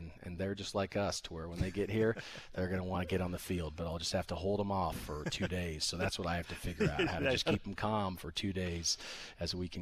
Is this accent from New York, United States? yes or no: no; Kansas City, Missouri, United States; growing up in Kansas City, I was a big soccer guy